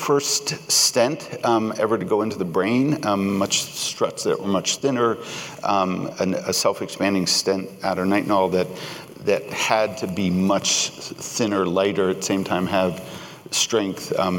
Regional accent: California, United States; I grew up in the Bay Area.

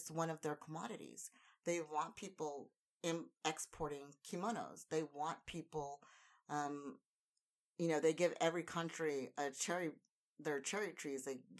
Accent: California, United States; now in Japan; Cesar Chavez really near and dear to my heart growing up in California

